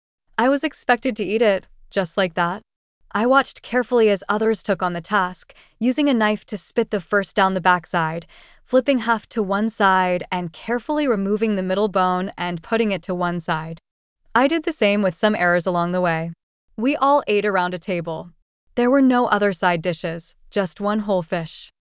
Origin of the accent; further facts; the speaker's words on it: Texas, United States; Growing up in West Texas, I knew not fresh fish from the grocery store.